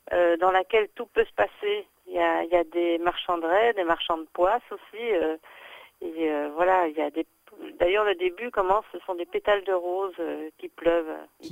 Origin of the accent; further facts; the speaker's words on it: Belgium; puisque je suis belge.